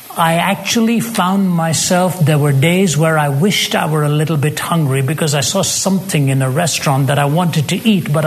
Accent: India; You know, I was born and raised in India, and we weren't very rich.

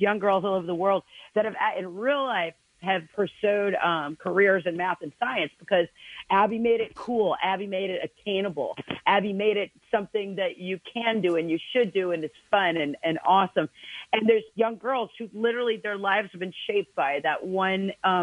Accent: Alabama, United States; I'm from Alabama, y'all.

